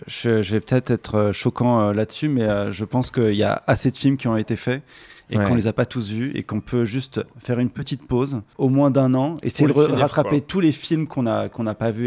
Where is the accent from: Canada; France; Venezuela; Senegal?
France; Île-de-France; Déjà, banlieue parisienne, évidemment, ça me trouble. C'est qu'il en parle, puisqu'effectivement, c'est là d'où je viens et c'est là où je vais retourner certainement.